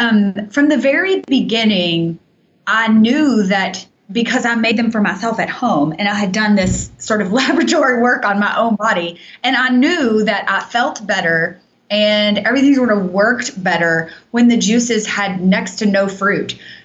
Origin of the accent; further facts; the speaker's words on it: Kentucky, United States; So I came back home. I'm from Kentucky. I live in Lexington.